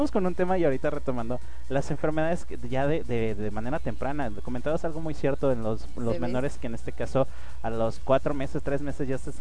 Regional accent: Jalisco, Mexico; yo soy lechero de corazón, yo soy de los Altos de Jalisco

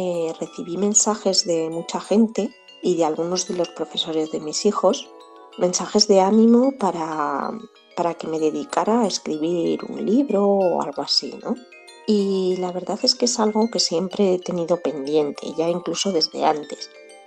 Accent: Aragon, Spain; now in Medrano, Spain; Aunque soy maña y he vivido muchos años en Zaragoza, siempre me he considerado de Medrano y hace ya 11 años que vivo aquí.

